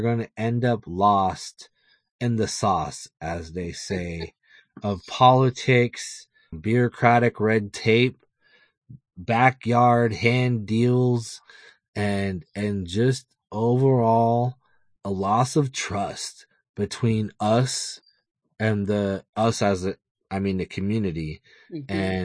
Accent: Tacoma, Washington, United States; I was born in Tacoma as a late birth baby and had trouble surviving as a youth. And I grew up on the hilltop in a low income family

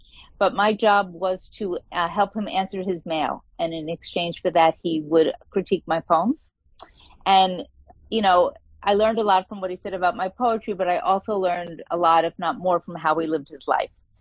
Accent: Brooklyn, New York, United States; also born or lived in Long Island; So I grew up in Brooklyn, and then for elementary school, and then we moved to Long Island for the second half of elementary school, junior high, and high school, and then I went to the University of Vermont.

